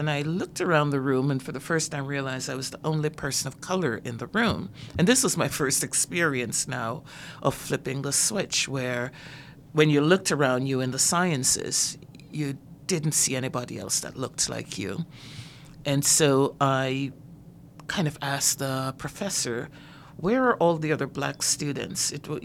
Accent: Jamaica; I grew up in Jamaica, rural Jamaica, and you're looking at a young girl in the 60s

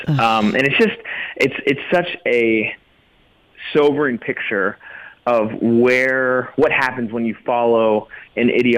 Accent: Pennsylvania, United States; how in the world does something like this happen in our country, in America, and in my home state of Pennsylvania?

